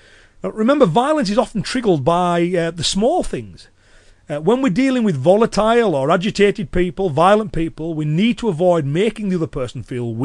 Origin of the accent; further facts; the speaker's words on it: United Kingdom; So, where I'm from, obviously, I'm British, so in British culture, raising your voice can be seen as a sign of losing your temper